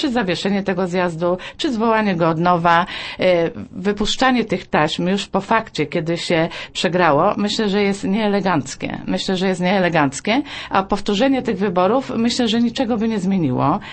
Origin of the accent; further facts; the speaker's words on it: Głogów, Lower Silesian Voivodeship, Poland; ja jestem z Głogowa